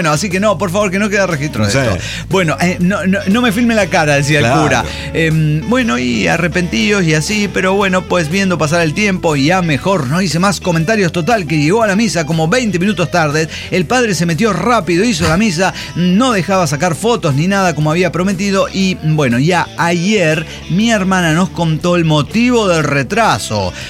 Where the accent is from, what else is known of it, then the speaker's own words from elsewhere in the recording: Mexico; Y como buenos mexicanos, se nos hizo bien tarde.